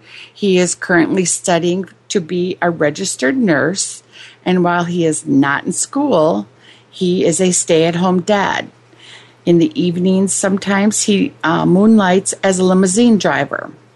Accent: Fort Atkinson, Wisconsin, United States; also born or lived in Neosho, United States; I was born in Fort Atkinson, Wisconsin. I left there when I was about two and lived in another little community, very small community called Neosho, Wisconsin. I lived there till I was about 9 or 10, and then we moved back to Fort Atkinson.

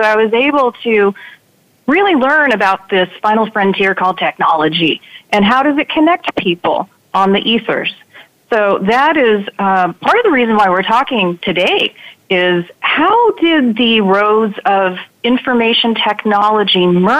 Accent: San Diego, California, United States; born there; Well, I was born in San Diego to a military family.

